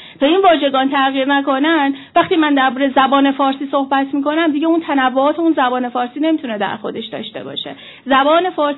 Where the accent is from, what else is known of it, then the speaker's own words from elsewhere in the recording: Iran; نشون دادن اینکه تحوارهای مشترک ما چه چیزهایی هستن به عنوان یک ایرانی